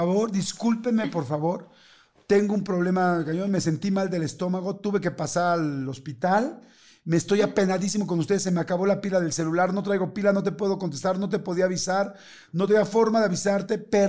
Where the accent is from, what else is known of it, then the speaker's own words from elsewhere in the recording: Mexico; como somos los mexicanos